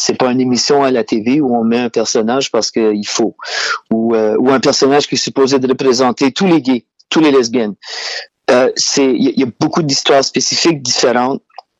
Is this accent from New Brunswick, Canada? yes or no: yes; Shediac, New Brunswick, Canada; comme vous avez vu avec mon accent. Moi, je viens du Nouveau-Brunswick, je viens de Shediac.